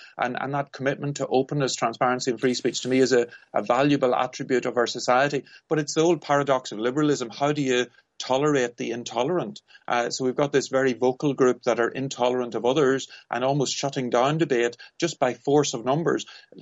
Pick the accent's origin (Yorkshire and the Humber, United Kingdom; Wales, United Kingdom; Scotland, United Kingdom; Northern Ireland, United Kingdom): Northern Ireland, United Kingdom; I'm obviously from Ulster